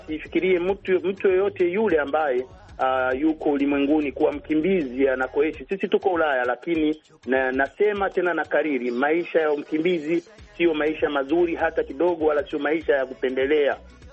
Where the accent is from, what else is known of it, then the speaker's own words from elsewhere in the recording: Burundi; kile ambacho kinataka kufanyika kule nyumbani kwetu, kule Burundi